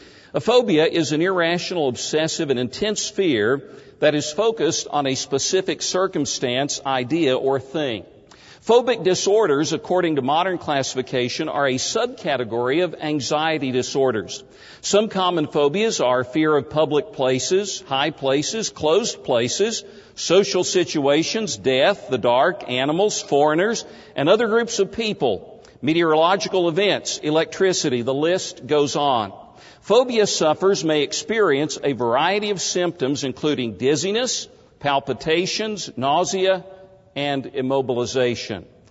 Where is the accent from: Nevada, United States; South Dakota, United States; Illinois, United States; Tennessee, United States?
Tennessee, United States; I grew up in East Tennessee. My father was a plumber for Eastman Kodak, and he always had a farm where we as boys learned how to work.